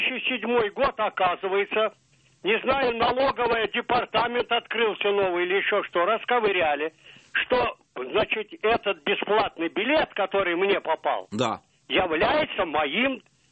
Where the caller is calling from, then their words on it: Bataysk, Rostov Oblast, Russia; я из Батайска Ростовской области.